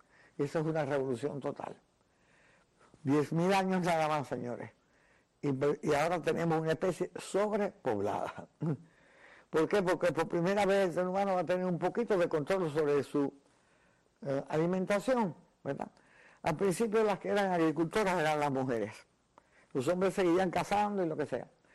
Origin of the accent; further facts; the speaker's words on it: Guantánamo, Cuba; also born or lived in Baracoa; Yo me acuerdo que de jovencita en Cuba, cuando por ejemplo uno paseaba cuando íbamos al campo, y yo me crié en Baracoa Oriente y después en Guantánamo